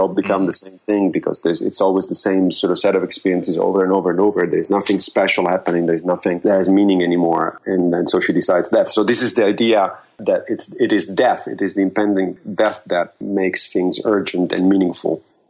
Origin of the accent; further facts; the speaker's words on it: Rome, Lazio, Italy; First of all, I grew up in Rome.